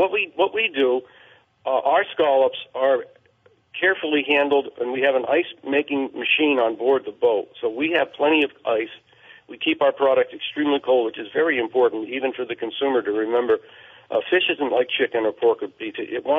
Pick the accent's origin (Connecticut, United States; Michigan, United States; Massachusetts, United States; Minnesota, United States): Massachusetts, United States; We were raised on the Cape.